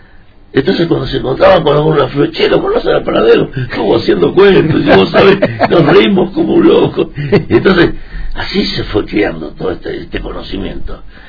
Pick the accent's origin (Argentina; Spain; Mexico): Argentina; Olavarría, Buenos Aires Province; Nativo de acá.